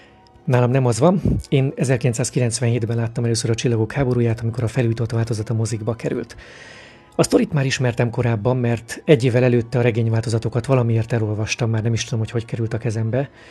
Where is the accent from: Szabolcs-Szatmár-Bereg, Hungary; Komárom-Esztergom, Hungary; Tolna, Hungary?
Komárom-Esztergom, Hungary; Oroszlány; beültem 97. szeptemberében Oroszlányon, ahol felnőttem